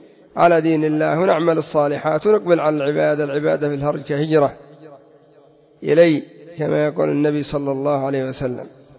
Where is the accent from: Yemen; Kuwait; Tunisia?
Yemen; هذا عندنا في اليمن من غير العذاب الأليم الذي يكون في سجونهم